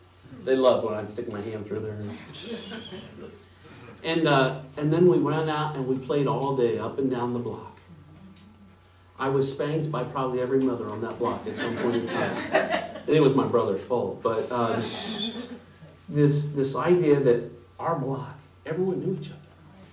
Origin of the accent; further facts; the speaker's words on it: Dayton, Ohio, United States; I grew up in Dayton, Ohio, and I'm the youngest of three boys.